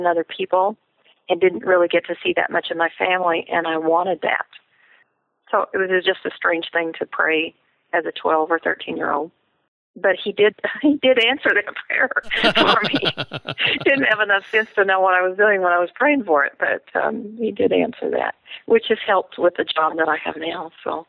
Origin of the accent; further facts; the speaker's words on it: Amarillo, Texas, United States; I grew up in Amarillo, Texas. I'm a Texan, and once a Texan, always a Texan.